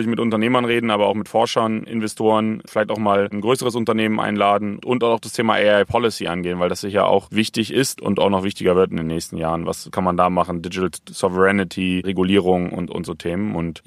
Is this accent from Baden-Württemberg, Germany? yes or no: no; Bremen, Germany; Wir kommen beide aus Bremen